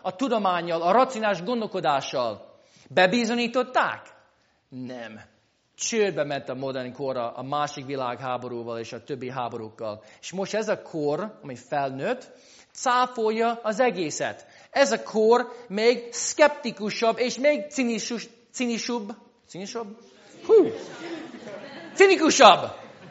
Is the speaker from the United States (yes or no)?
yes; United States; Ugye Amerikában ez nincs meg. Én egy másféle társadalomból származok.